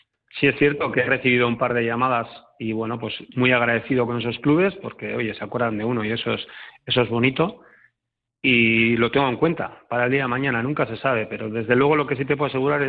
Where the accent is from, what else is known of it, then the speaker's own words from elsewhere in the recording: Sestao, Basque Country, Spain; De mi pueblo, la bandera Sestao